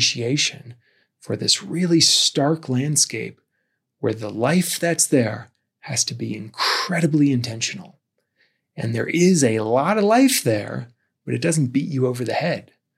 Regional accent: Midwest, United States; I'm from the Midwest. Never thought twice about the desert.

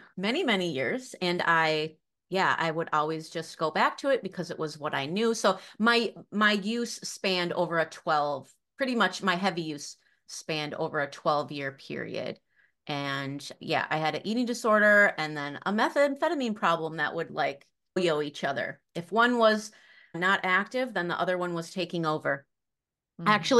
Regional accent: Lake City, Minnesota, United States; I grew up in a little town in southeast Minnesota, Lake City.

